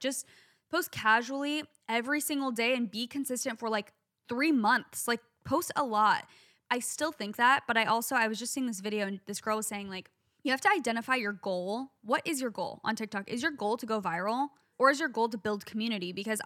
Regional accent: Phoenix, Arizona, United States; and because I'm from Phoenix, obviously.

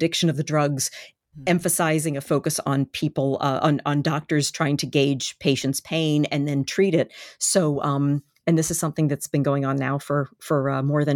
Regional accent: Baltimore, Maryland, United States; Yes, it is my hometown, and also I'm living in the suburbs of the city

